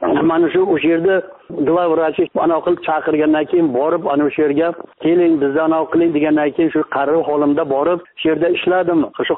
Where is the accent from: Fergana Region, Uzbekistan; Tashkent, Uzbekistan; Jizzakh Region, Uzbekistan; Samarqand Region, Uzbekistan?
Samarqand Region, Uzbekistan; Kattakurgan; Men Kattaqo'rg'on, Samarqand oblasi Kattaqo'rg'ondanman.